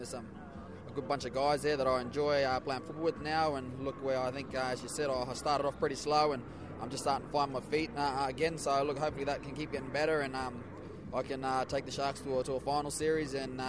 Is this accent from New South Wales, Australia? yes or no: no; Mackay, Queensland, Australia; also born or lived in Northern Territory; I'm from the Cronulla Sharks. I'm from Queensland, Mackay, Queensland. Born in Northern Territory. I'm Garang Garang and Malakiwai, Borgiou Island.